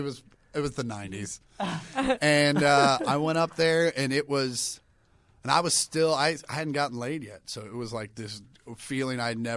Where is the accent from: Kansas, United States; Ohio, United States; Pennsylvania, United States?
Kansas, United States; Growing up in Kansas, becoming a stand-up comic wasn't exactly so.